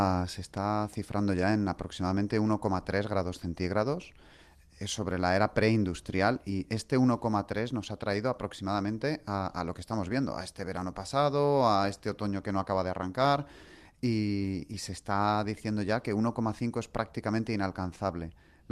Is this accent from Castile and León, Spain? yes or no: no; Madrid, Community of Madrid, Spain; o en Madrid, por ejemplo, que es de donde yo vengo